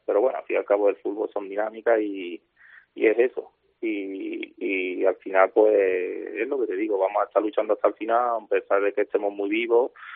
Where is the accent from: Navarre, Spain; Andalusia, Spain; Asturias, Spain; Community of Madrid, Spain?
Andalusia, Spain; Paradas; Y la de Paradas, sí.